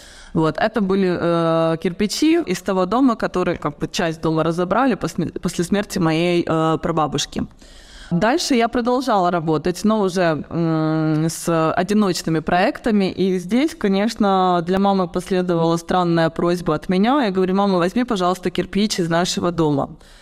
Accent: Odesa, Odesa Oblast, Ukraine; born there; moved away

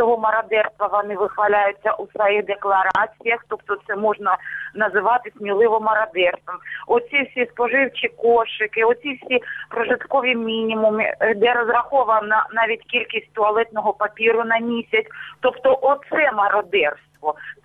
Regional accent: Luhansk Oblast, Ukraine; я з Луганщини, місто Стародіб.

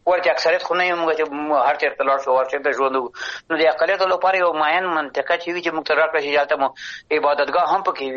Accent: Afghanistan; زه افغان یم، د افغانستان یم.

